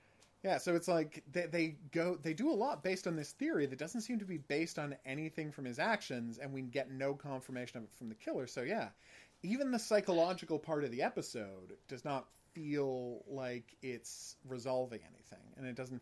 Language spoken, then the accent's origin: English; Canada; we're hardcore Canadian liberals, and we are disgusted by the state of America right now.